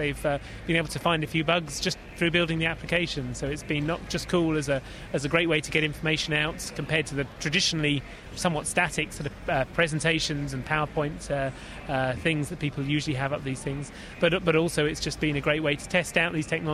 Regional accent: England, United Kingdom; now in United States; People often can't sort of pick up the nuances of the of my accent. Yeah, I'm from England. I lived there for about 30 years, and I worked for Microsoft for about 4.5 years in the UK office in Reading near London before coming over here.

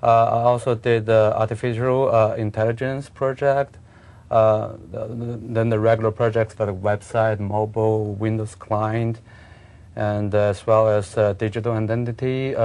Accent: China; English is a second language; now in United States; I'm from China. I've been working and studying in U.S. For 12 years. Before Microsoft, I've been working primarily in the Bay Area.

